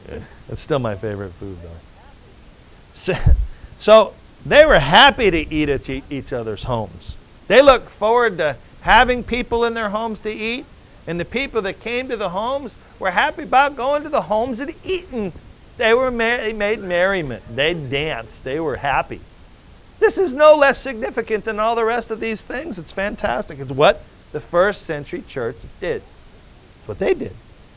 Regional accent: Georgia, United States; moved away; And when I moved here, I came from Georgia. And the food I hated when I moved here the most was chicken. Because everywhere I went in Georgia, I got chicken.

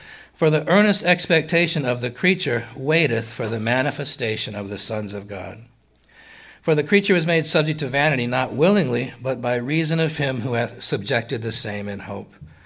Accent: Montana, United States; I always think about, I'm from Montana, so I'm going back to Montana

